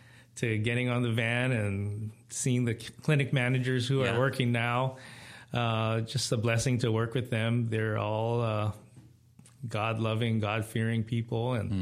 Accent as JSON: {"language": "English", "town": "Honolulu", "region": "Hawaii", "country": "United States", "tie": "born or raised there", "moved": "as an adult", "said": "I was born and raised on Oahu in Honolulu till I was 18, and I went off to college."}